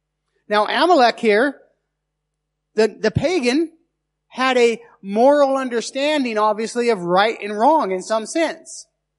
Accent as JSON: {"language": "English", "region": "Nevada", "country": "United States", "said": "Now, I'm from Nevada. I'm from the desert. You know, they got a saying there. Whiskey's for drinking, water's for fighting."}